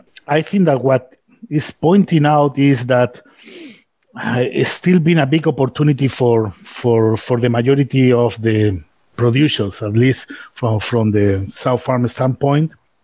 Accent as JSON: {"language": "English", "country": "Spain", "said": "I'm originally from Spain. I'm based here in North America"}